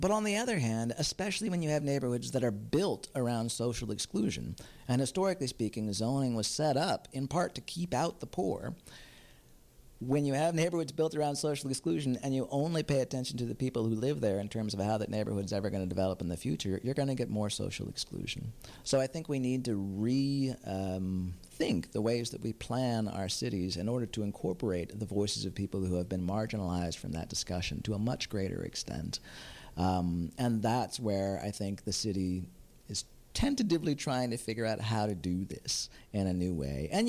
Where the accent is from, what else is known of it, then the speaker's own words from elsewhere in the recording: United States; now in Vancouver, Canada; when I first moved to Vancouver, both my partner, who I met here, and I, you know, we came from the States.